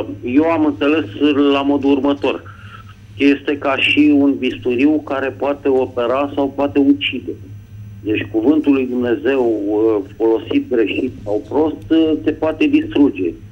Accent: Bucharest, Romania; din București.

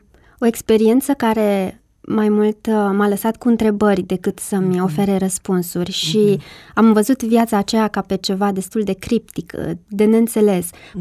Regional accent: Frâncești, Vâlcea County, Romania; M-am născut în Frâncești. Părinții mei locuiesc acolo, dar liceul l-am făcut la Râmnicu Vâlcea.

